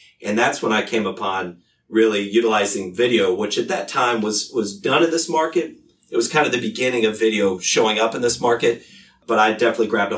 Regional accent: Lexington, Kentucky, United States; Although I'm from Lexington, I ended up in Chicago through school and college and my work there.

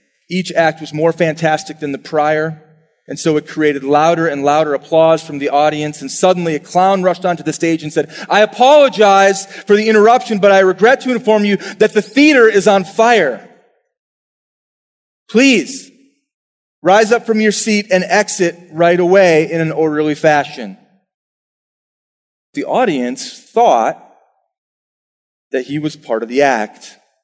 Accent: Lake Elmo, Minnesota, United States; Growing up in Lake Elmo, Minnesota, my family and I lived in the same home for 18 years.

